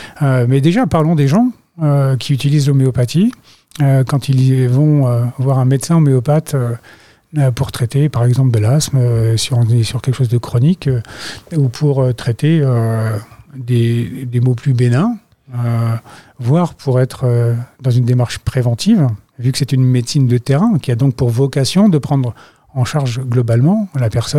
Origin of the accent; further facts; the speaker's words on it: Grand Est, France; Et je vais voir une pharmacie dans les Ardennes, vu que je suis de l'Est.